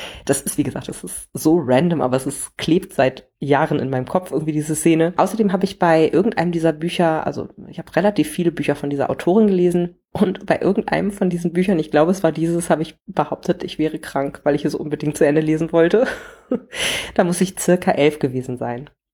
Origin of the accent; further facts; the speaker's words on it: Hamelin, Lower Saxony, Germany; also born or lived in Bad Pyrmont; Bad Pyrmont entdeckt habe. Das ist meine Geburtsstadt, aber eigentlich waren wir, wenn wir zum Shoppen gefahren sind, eher in Hameln, wo ich aufgewachsen bin.